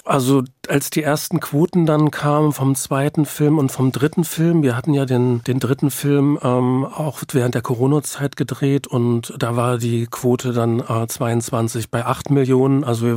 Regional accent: Saxony, Germany; Dann erfuhren die Verantwortlichen, dass ich aus dem Erzgebirge komme.

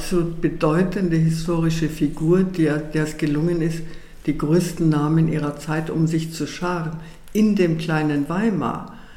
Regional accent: Austria; Ich bin Österreicherin.

